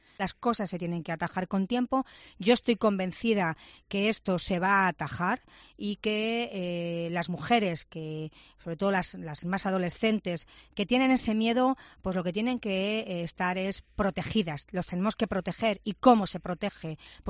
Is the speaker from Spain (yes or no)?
yes; Toledo, Castilla-La Mancha, Spain; para los que somos de Toledo, la Virgen del Sagrario es nuestra patrona